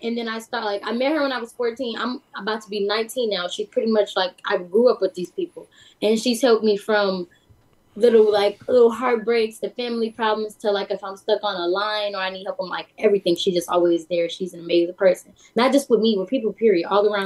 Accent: Chicago, Illinois, United States; But growing up in Chicago, I'm African American, I'm a black girl, and so it's a little hard.

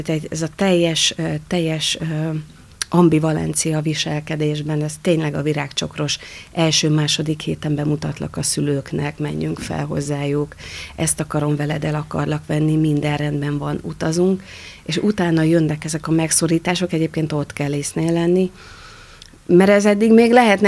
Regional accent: Pécs, Baranya, Hungary; kettő Pesten, egy otthon Pécsen.

